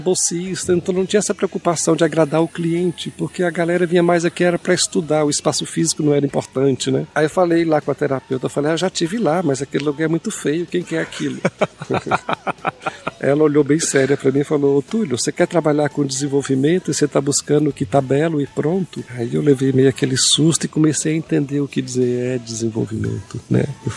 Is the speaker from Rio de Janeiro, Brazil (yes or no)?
no; Minas Gerais, Brazil; o único conceito que eu tinha de desenvolvimento era lá no Vale do Jequitinhonha, lá na minha cidade.